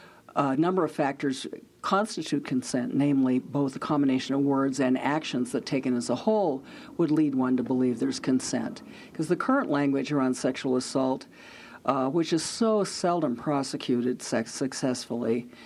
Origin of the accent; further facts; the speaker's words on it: Montana, United States; I grew up on the Fort Peck Reservation